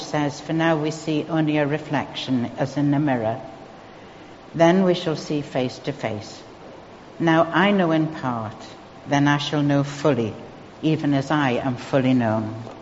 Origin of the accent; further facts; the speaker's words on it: North East England, United Kingdom; accent: Geordie; I'm not going to attempt the Scots with my Geordie accent.